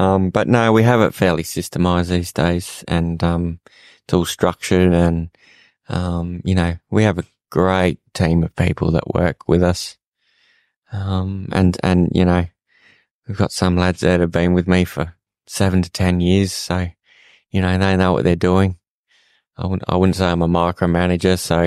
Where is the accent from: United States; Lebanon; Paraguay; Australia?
Australia; Northern Territory; I'm from the Northern Territory and, you know, been playing in the bull dust and the mud all my life